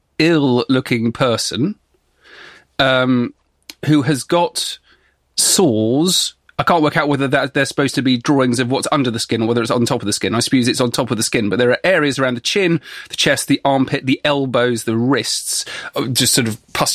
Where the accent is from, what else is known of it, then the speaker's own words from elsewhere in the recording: Exeter, South West England, United Kingdom; Okay, so we're both from Exeter. We both walk past this every day